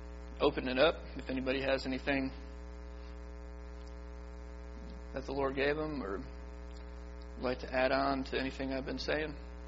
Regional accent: New York, United States; also born or lived in Louisiana; You know, I'm the guy from New York and Louisiana.

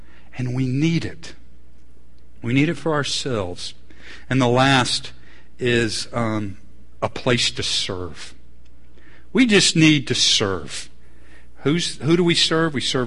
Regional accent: Atlanta, Georgia, United States; I grew up in the South, but I grew up in Atlanta, which is not the South, okay? I lived in the suburb where you had no chickens in our backyard.

